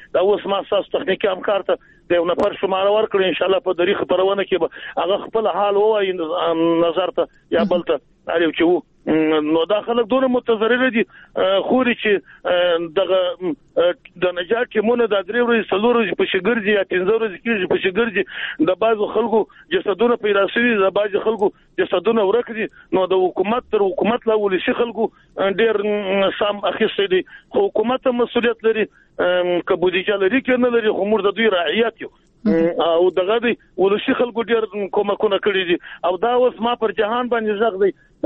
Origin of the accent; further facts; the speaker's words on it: Jowzjan, Afghanistan; موږ خو د جوزجان د ولایت یو، دلته هم سیلونه راغلی دي.